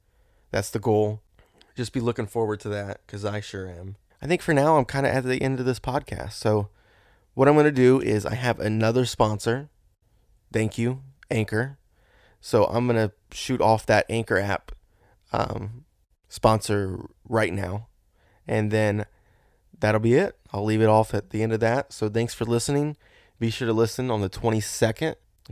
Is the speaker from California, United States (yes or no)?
no; Ohio, United States; also born or lived in Florida / Tennessee; I was born in Florida in the Gulf side. Moved to Tennessee when I was about a year or two old. Then from Tennessee, I moved to Ohio. Went to went to kindergarten, then moved back to Tennessee